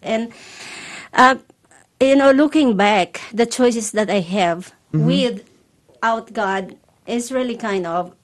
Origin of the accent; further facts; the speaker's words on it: Featherston, Wellington, New Zealand; I'm from Featherston.